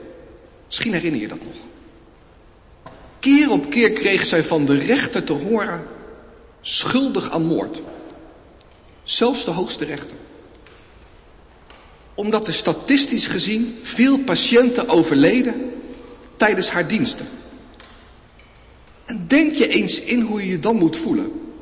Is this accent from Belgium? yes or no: no; Netherlands; accent: Dutch; voor mijn Nederlandstalige, voor mijn Nederlandse accent wanneer ik Engels praat.